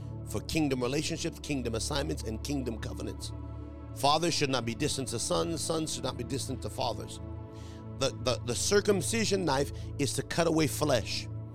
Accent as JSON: {"language": "English", "country": "United States", "tie": "born there", "said": "Now, again, culturally, my background is Mexican, though I was born in America."}